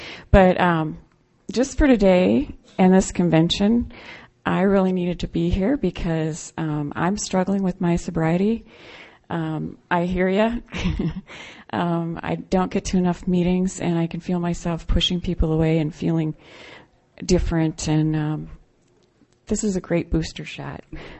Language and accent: English; Ames, Iowa, United States; also born or lived in Minneapolis; I'm an alcoholic from Ames, Iowa, and I actually started my recovery in Minneapolis at St. Mary's and lived there for a while.